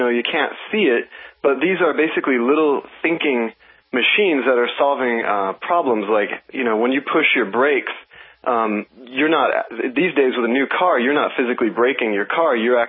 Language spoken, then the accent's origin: English; Oklahoma, United States; I mean, I'm from Oklahoma. I knew I wanted cowboys out there, and I wanted them on robots.